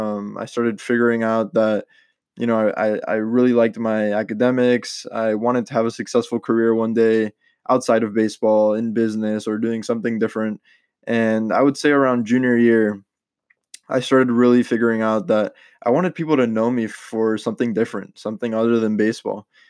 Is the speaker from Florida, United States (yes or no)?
yes; Miami, Florida, United States; born there; So I was born in Miami, Florida, and I am originally from a Colombian descent.